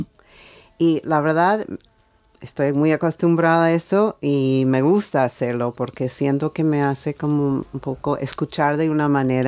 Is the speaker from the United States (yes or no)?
yes; United States; yo soy de los Estados Unidos